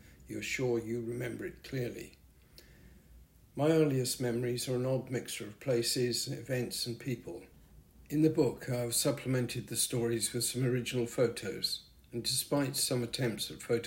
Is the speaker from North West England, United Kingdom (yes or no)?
no; Wales, United Kingdom; Although I grew up in Wales